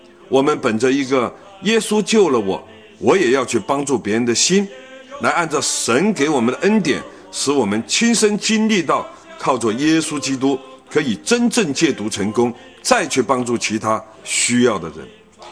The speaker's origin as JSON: {"language": "Chinese", "country": "Hong Kong", "tie": "born or raised there", "said": "从小在香港长大，青少年的时候因为思想和行为的错误"}